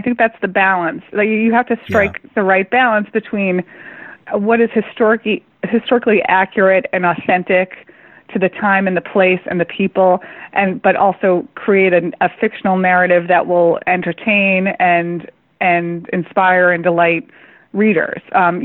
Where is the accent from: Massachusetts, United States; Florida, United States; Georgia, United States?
Massachusetts, United States; Boston; I mean, I'm born and bred in Boston.